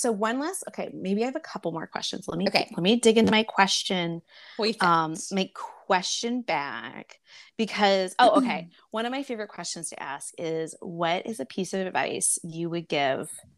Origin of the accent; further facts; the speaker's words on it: Missouri, United States; I'm from Missouri.